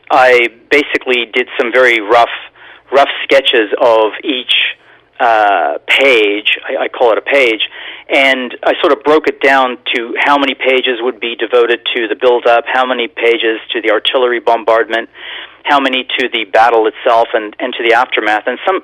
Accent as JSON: {"language": "English", "country": "Australia", "tie": "born or raised there", "said": "And I grew up in Australia, where there were many European immigrants, all talking about their experiences in the war"}